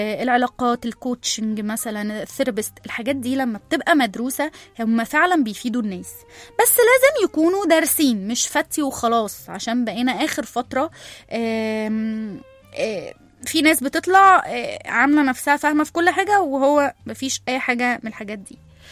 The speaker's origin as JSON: {"language": "Arabic", "country": "Egypt", "said": "لا احنا مصريين ما ينفعش نظهر كده للعالم"}